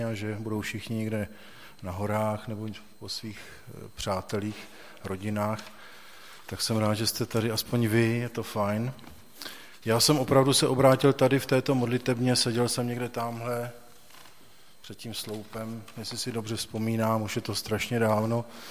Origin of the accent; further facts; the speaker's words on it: Husinec, South Bohemian Region, Czechia; also born or lived in Mikulov; protože jsme z Mikulova se odstěhovali, když mi byl asi rok, do Husince, vlastně pod Šumavý nebo na kraj Šumavy, do krásné přírody.